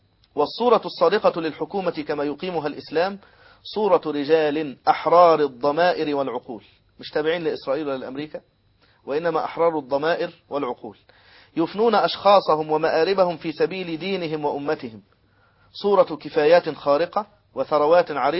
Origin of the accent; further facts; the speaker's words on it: Egypt; في بلدنا مصر